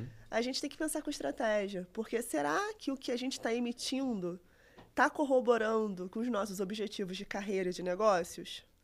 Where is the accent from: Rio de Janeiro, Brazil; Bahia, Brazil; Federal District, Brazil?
Rio de Janeiro, Brazil; Eu nem que eu sou carioca.